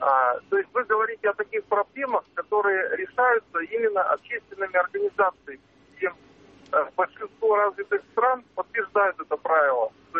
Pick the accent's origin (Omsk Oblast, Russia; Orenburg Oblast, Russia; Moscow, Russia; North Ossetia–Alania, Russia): Omsk Oblast, Russia; Omsk; я из Омска.